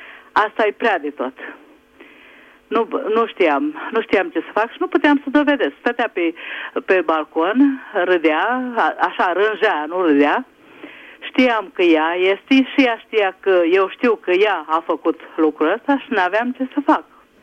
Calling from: Budapest, Hungary; sunt din Budapesta

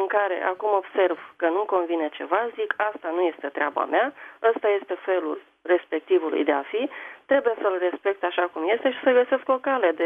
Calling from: Tulcea, Tulcea County, Romania; Sunt din Tulcea.

